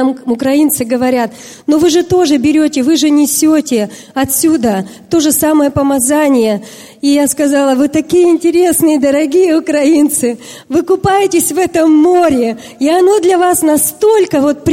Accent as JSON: {"language": "Russian", "country": "Russia", "said": "я из России, пастор."}